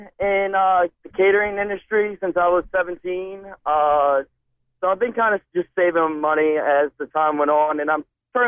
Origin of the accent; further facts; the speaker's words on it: Louisiana, United States; Hi, guys. I'm from the West Bank. I'm 21. I'm currently managing at a hotel downtown New Orleans